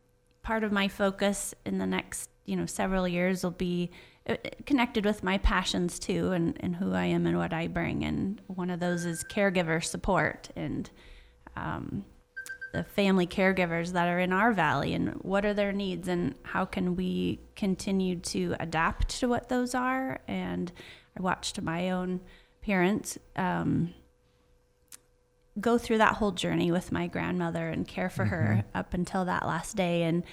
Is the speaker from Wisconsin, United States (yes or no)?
no; Bigfork, Montana, United States; I grew up in Big Fork area, and last year wanted to move back and spend more time with my folks